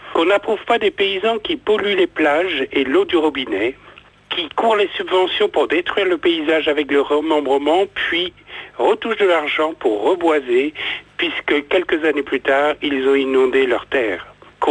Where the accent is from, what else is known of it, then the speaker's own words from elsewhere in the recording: Brittany, France; Voilà, je suis breton et pas fier de l'être.